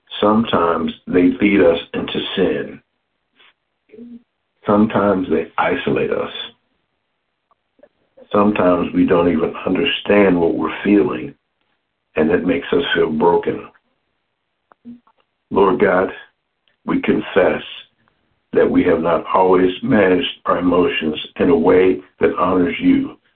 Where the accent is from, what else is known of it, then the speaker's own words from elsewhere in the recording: Lincoln Heights, Ohio, United States; I come to you all from Lincoln Heights, Ohio.